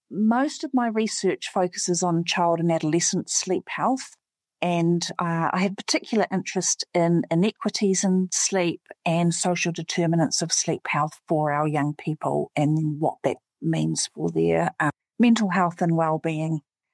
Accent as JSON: {"language": "English", "region": "Auckland", "country": "New Zealand", "tie": "born or raised there", "lives_now": "Wellington, New Zealand", "said": "My ancestors hark back to England and Scotland and Ireland and Germany. I grew up in West Auckland, but I call Wellington home now, where I've lived over the last two decades with my family. I'm a Pākehā researcher"}